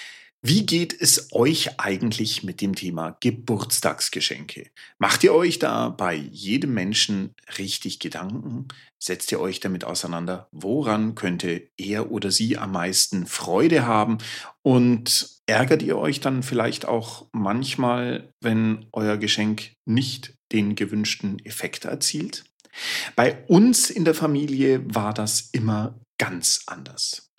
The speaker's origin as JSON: {"language": "German", "region": "Bavaria", "country": "Germany", "said": "Original kommen wir aus dem Landkreis Augsburg."}